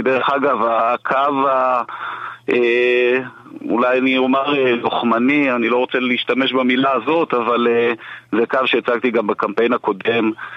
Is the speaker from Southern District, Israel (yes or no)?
yes; Arad, Southern District, Israel; כשהגעתי לעיר, ואני גדלתי דרך אגב בעיר הזאת